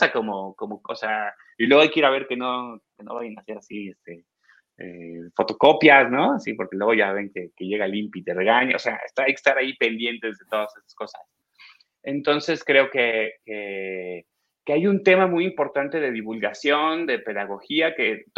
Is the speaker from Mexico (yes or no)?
yes; Mexico; Yo sé que hay un gran conjunto de leyes en mi país que son letra muerta. No quiero obviar el contexto en el que vivimos a nivel legal en México